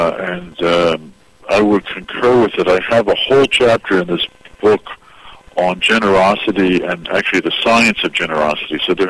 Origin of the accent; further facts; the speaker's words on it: Philadelphia, Pennsylvania, United States; I'm from Philadelphia, so good thoughts usually coming out of Philadelphia would be my first comment.